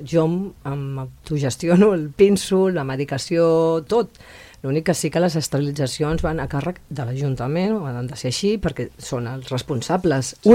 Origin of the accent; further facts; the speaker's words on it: Barcelona, Catalonia, Spain; quan jo era petita i joveneta a Barcelona